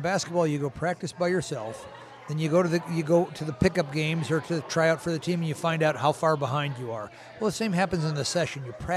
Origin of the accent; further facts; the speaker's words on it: Ireland; as an Irishman, I know you guys feel the same way. Courage and endurance. That's the Irish.